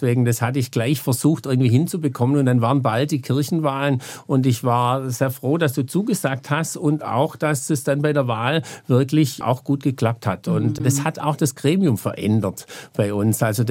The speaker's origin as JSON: {"language": "German", "town": "Stuttgart", "region": "Baden-Württemberg", "country": "Germany", "tie": "born there", "said": "Ich bin zwar in Stuttgart geboren, habe eine Frau aus Brandenburg und war als junger Pfarrer 2 Jahre in Italien gewesen, in einer italienischsprachigen Gemeinde in der Waldenser Kirche."}